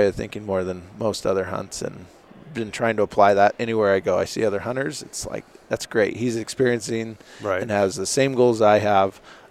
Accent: Arizona, United States; You know, when I grew up in Arizona, and it was always tough to get an elk tag, as you know.

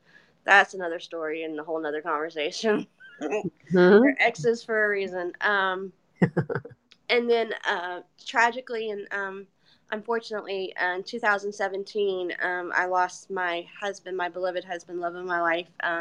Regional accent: Houston, Texas, United States; born there; also born or lived in New Hampshire / Louisiana; I consider myself a Texas girl because I was born in Houston, Texas.

